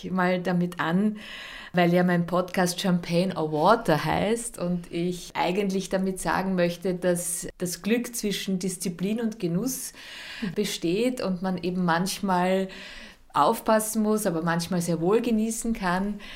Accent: Vienna, Austria; Ich bin eine Wienerin, die zumindest zeitweise in Tirol ist, aber schon viele Jahre sind sie hier.

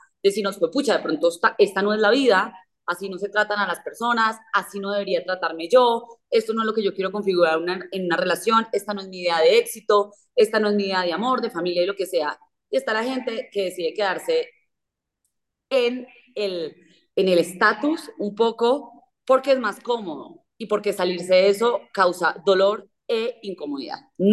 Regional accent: Manizales, Caldas, Colombia; nosotras somos de Manizales las dos y yo creo que tuvimos una vida medianamente parecida, con unos privilegios parecidos y con una crianza parecida y con un entorno que era muy parecido.

